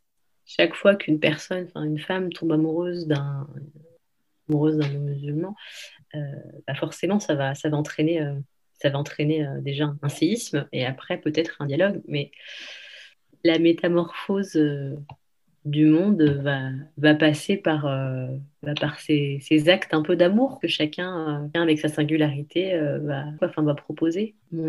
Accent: France; born there; je suis née en France, donc déjà, enfin, je me sens aussi, enfin, autant française que tunisienne. Après, je vis en France, mes enfants vivent en France

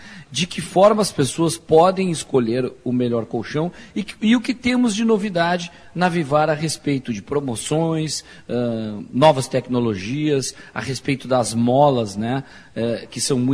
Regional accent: Northeast Region, Brazil; now in Gramado, Brazil; eu no primeiro dia que eu estava aqui em Gramado, eu já estava empregado, já tive oportunidade, hoje, olha, para mim é frio, rapaz, eu sou do Nordeste

